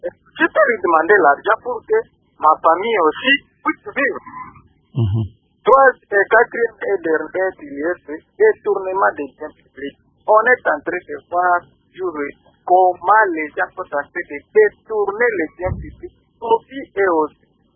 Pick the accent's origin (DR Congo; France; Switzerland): DR Congo; Kindu, Maniema; l'impunité qui se fait ici chez nous à Kindu